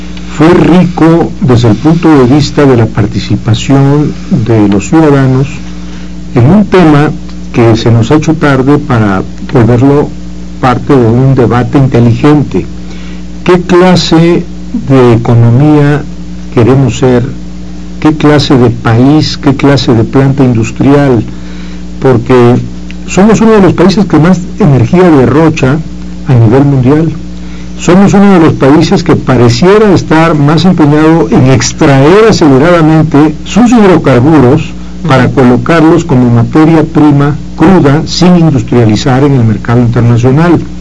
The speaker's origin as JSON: {"language": "Spanish", "region": "Tabasco", "country": "Mexico", "said": "lo conozco muy bien porque soy tabasqueño y he sido diputado federal por esa zona."}